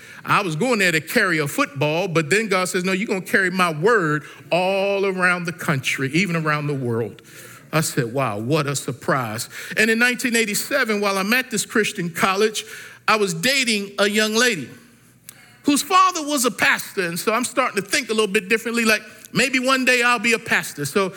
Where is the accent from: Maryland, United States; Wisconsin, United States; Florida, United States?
Maryland, United States; Baltimore; now in Nashville, United States; I'm from Baltimore. Ain't nothing up in here for me.